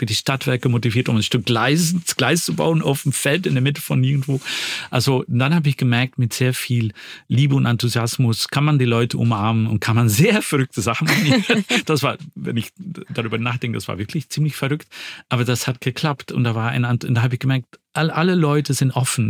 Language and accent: German; Flanders, Belgium; wo ich aufgewachsen bin, in Flandern damals